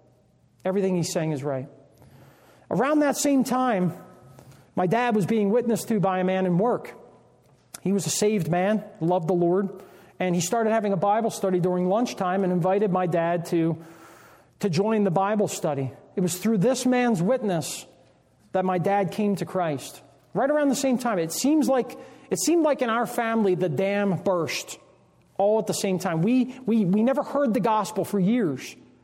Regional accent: New Jersey, United States; I was raised in South Jersey, Southern New Jersey, and it's very, very heavily Roman Catholic.

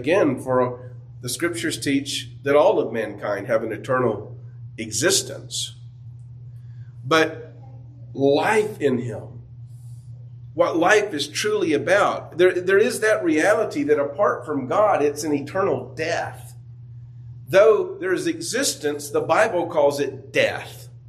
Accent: Georgia, United States; When I was a child, growing up in North Hall County with our little house in the woods, we were on top of a hill

